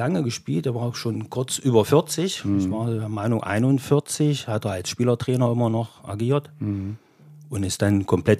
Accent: Geislingen, Germany; Und wohne natürlich in Geislin wieder, in meinem Heimatdorf. Und groß geworden natürlich in Geislin.

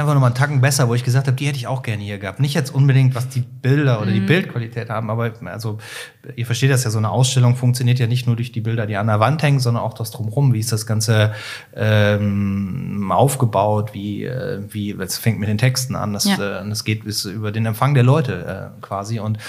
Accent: Cologne, North Rhine-Westphalia, Germany; Das ist in Köln, ich bin Kölner

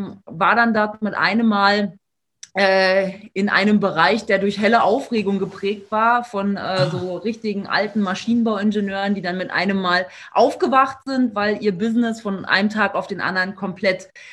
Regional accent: Berlin, Germany; now in Munich, Germany; Ich komme eigentlich aus Berlin, dann hat es mich nach München verschlagen. Bin da jetzt auch schon eine ganze Zeit lang

